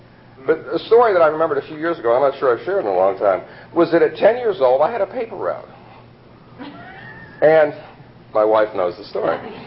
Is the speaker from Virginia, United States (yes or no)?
no; Arizona, United States; because I was raised in Arizona. And my mother's people were Mormons.